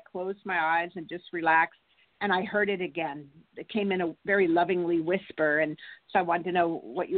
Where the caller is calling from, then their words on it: Santa Barbara, California, United States; I'm California, Santa Barbara.